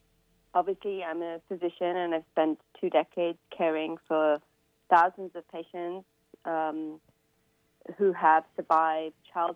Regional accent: England, United Kingdom; moved away as an adult; now in United States; because I was born and raised in England and I did my medical school training there.

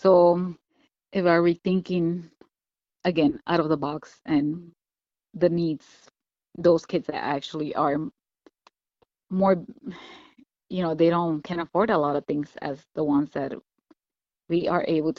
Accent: Chicago, Illinois, United States; now in Spokane, United States; Like I said, I'm from Chicago, so I'm familiar with the situation.

